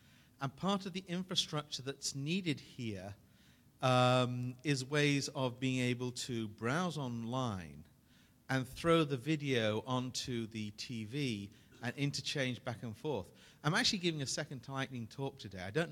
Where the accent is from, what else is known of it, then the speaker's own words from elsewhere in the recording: United Kingdom; they won't let me on site because I'm a British national.